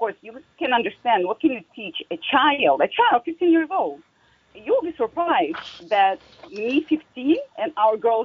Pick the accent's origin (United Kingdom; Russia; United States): Russia; I come from Russia